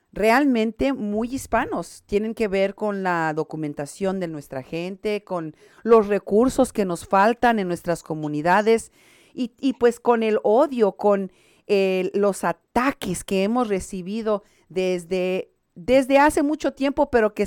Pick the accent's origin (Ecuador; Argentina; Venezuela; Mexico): Mexico; Y yo, como mexicana, que he estado votando toda mi vida en este país